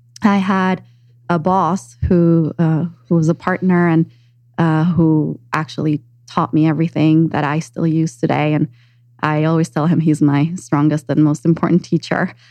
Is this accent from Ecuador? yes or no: yes; Ecuador; moved away as an adult; I grew up in Ecuador, South America. My family's still there. And I left when I was 18 to pursue my college education.